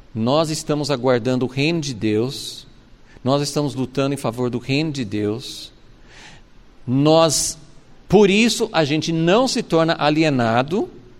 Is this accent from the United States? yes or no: yes; United States; Portuguese is a second language; As pessoas sabem que eu sou americano